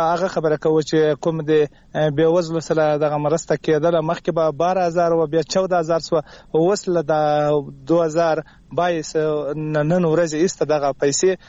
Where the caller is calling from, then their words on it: Khyber Pakhtunkhwa, Pakistan; خبرې کوم له جنوبی وزیرستان.